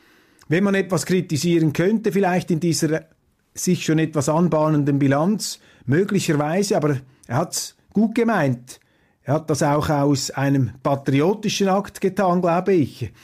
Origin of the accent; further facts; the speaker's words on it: Switzerland; Wir werden sehen, als Schweizer können wir nichts machen. Wir sind als Schweizer aber neutral.